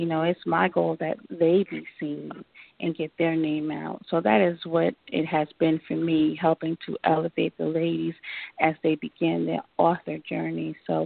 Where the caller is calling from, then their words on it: Atlanta, Georgia, United States; I am calling from Atlanta, Georgia